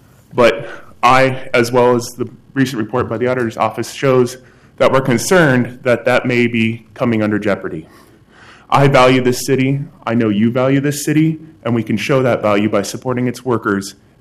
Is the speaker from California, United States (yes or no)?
no; Portland, Oregon, United States; I was born here in Northwest Portland. I was raised and lived here.